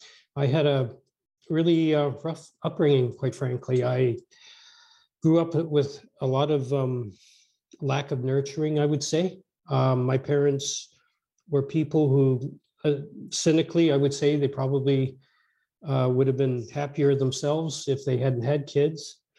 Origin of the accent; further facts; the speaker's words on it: Edmonton, Alberta, Canada; born there; I was born out in Western Canada, in Edmonton, Alberta, the son of an alcoholic, basically.